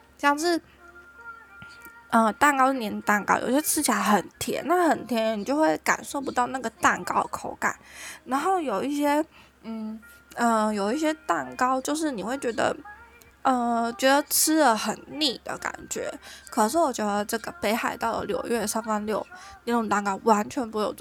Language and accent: Chinese; Taiwan; 虽然我们台湾人